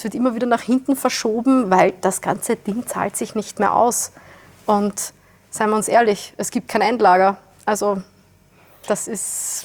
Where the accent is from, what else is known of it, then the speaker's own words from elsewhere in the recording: Wiener Neustadt, Lower Austria, Austria; Ich komme aus Wiener Neustadt, südlich von Wien.